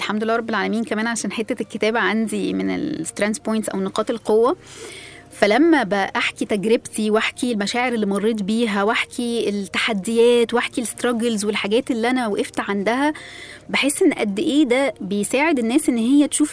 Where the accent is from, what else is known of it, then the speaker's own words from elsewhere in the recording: Egypt; فأنت عارفة طبعا إحنا عندنا في مصر مفهوم بتاع كليات القمة